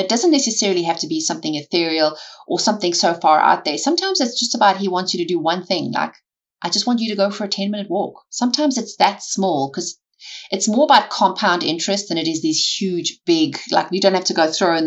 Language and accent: English; South Africa; I grew up in South Africa and ice skating is not a thing there. There's no rinks.